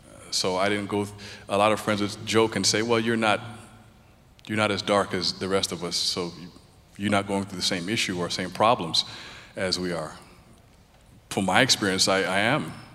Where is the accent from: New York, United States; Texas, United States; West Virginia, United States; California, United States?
New York, United States; Brooklyn; I was born in Brooklyn, New York. And as we all know, Brooklyn, New York, or New York itself, is an epicenter of all cultures and races.